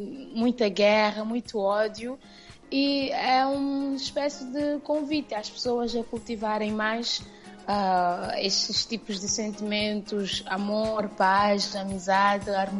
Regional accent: Santiago, Cape Verde; É porque eu sou da Ilha de Santiago.

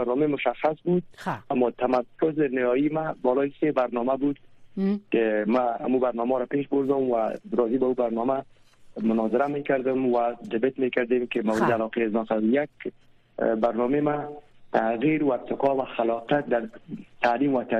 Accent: Afghanistan; now in Switzerland

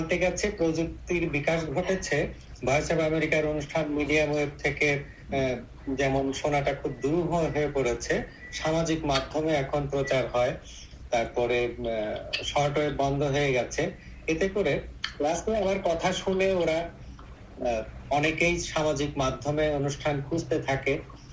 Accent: Faridpur, Dhaka Division, Bangladesh; now in Khulna, Bangladesh; আমি খুলনার বয়রা আবাসিক এলাকায় থাকি আর সরকারি কলেজে অধ্যাপনা করি, আর বেড়ে উঠেছি ফরিদপুরের গ্রামের বাড়িতে।

